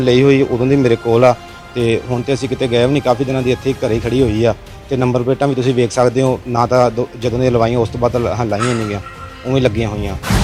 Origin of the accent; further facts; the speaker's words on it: Firozpur, Punjab, India; ਮੈਂ ਫਿਰੋਜ਼ਪੁਰ ਜ਼ਿਲ੍ਹੇ ਦਾ ਰਹਿਣ ਵਾਲਾ ਜੀ।